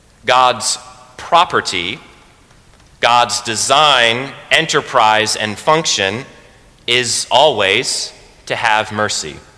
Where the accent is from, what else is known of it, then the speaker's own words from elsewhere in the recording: Washington, District of Columbia, United States; The Episcopal Church where I grew up in Washington, D.C., did not hold any Rite One services.